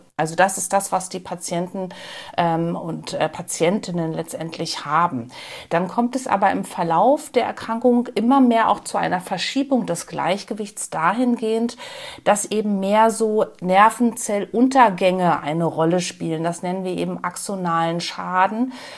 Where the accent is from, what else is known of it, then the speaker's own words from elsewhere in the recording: Berlin, Germany; Ich komme aus Berlin